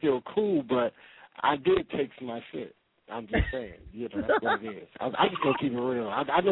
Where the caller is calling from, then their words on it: California, United States; I'm calling from Cali.